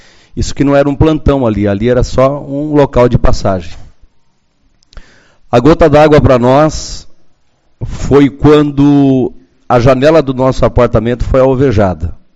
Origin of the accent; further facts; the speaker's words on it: Curitiba, Paraná, Brazil; now in Uruguaiana, Brazil; Faz 22 anos que estou em Uruguaiana, eu vim de Curitiba.